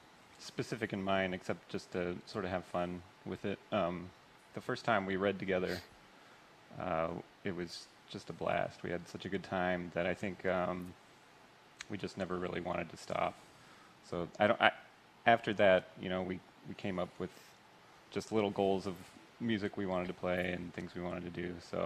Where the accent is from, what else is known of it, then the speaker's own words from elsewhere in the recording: Oregon, United States; I grew up in Oregon, yeah.